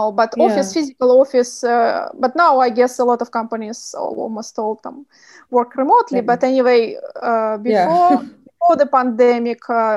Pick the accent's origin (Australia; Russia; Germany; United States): Russia; Yeah, but also I'm kind of you mentioned I'm from Russia